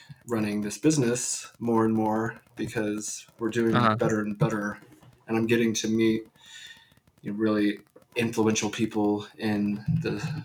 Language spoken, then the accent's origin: English; California, United States; I'm actually from Orange County. I graduated from Marina, or I didn't graduate, but I went to high school in Orange County